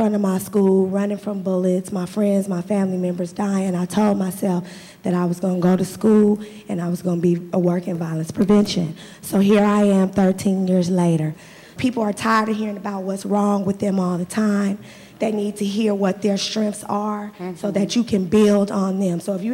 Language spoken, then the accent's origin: English; Oakland, California, United States; I was born and raised in Oakland. I graduated from Casamont in 1990.